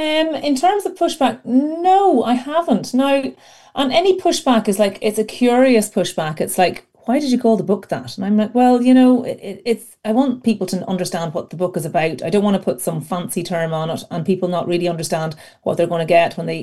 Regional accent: Ireland; Ireland, we were never encouraged to talk about our female bits at all.

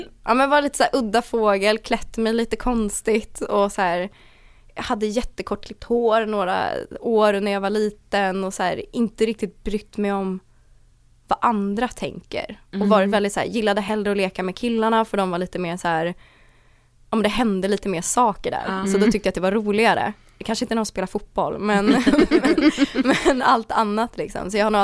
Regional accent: Österåker, Stockholm County, Sweden; also born or lived in Danderyd; Men så har jag ju alltid bott i typ Österåkers kommun.

